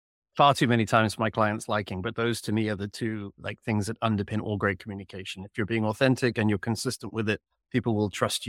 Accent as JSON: {"language": "English", "region": "England", "country": "United Kingdom", "tie": "born or raised there", "moved": "as an adult", "said": "You might be able to detect from my accent that I've come from lands afar. I was born and raised in England, lived the first 20 odd years of my life there till I went to college and then roamed around the world."}